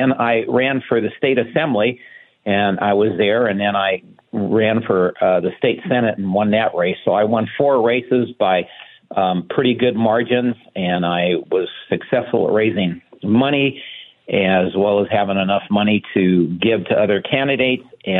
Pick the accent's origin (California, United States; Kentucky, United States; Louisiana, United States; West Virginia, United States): California, United States; Born and raised in California, married, Joni.